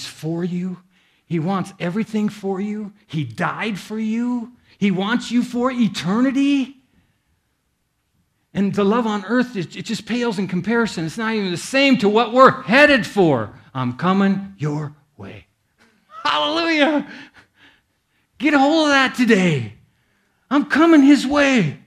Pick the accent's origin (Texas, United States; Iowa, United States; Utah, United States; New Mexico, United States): Iowa, United States; I grew up in Iowa. I know a little bit about farming.